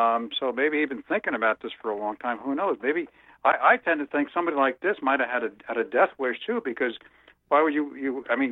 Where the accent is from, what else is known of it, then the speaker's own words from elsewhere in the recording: New Jersey, United States; Last time I talked to you, I remember I'm from New Jersey.